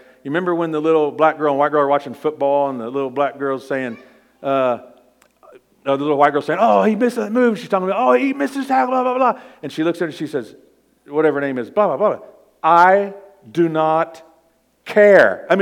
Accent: the South, United States; Because I come from the South, right?

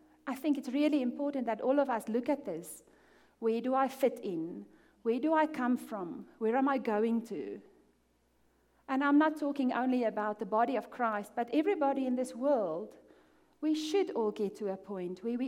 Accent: South Africa; moved away; Most of you know that nearly a year ago, me and my family packed our bags and we moved here from South Africa. So, if I speak a little bit different, that's why.

